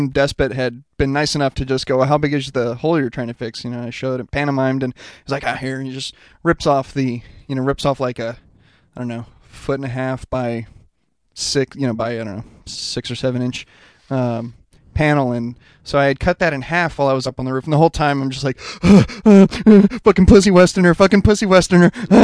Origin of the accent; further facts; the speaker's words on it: San Antonio, Texas, United States; You know, when growing up in San Antonio, we lived in this sprawling ranch house.